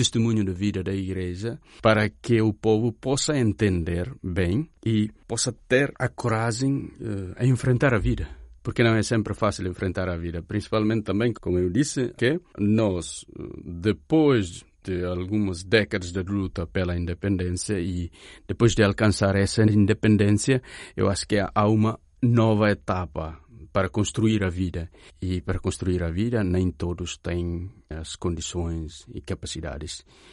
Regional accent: Timor-Leste; testemunho autenticamente como um cristão católico em Timor-Leste, damos também testemunho sobre a nossa identidade como timorense

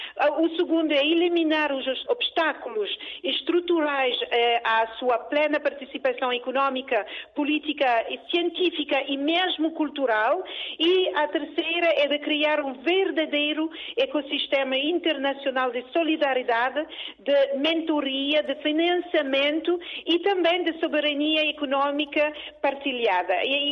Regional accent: France; Portuguese is a second language; also born or lived in Cape Verde; o meu português não é perfeito, porque eu nasci na Cabo Verde, cresci na França, trabalhei com empresas americanas e asiáticas, e então não teve a oportunidade de falar português sempre.

